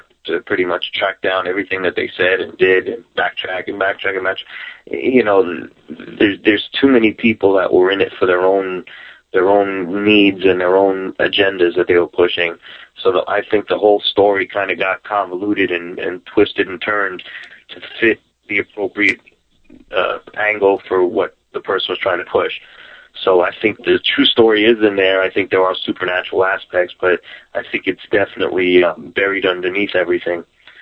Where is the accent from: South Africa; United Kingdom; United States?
United States; Queens, New York; I'm from New York, from Queens, and my parents split. I would go into the Long Island on the weekends to see my dad